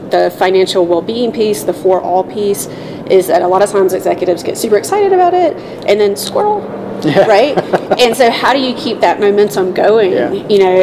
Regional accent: Alabama, United States; I'm from South Alabama.

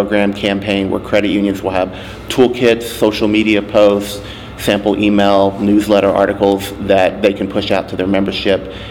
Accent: United States; but as an American, you know, we've got an obligation to roll up our sleeves and get in there and engage.

